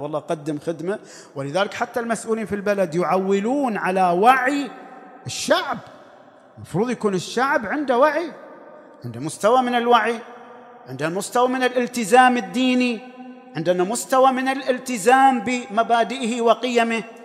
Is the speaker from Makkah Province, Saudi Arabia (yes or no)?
no; Al-Ahsa, Eastern Province, Saudi Arabia; مثل عندنا في الأحساء